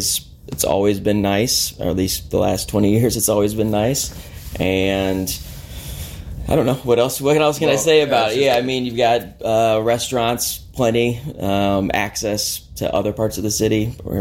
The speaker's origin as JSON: {"language": "English", "town": "St. Charles", "region": "Missouri", "country": "United States", "tie": "born or raised there", "said": "I grew up in St. Charles, went to Mizzou, and after college moved into this neighborhood."}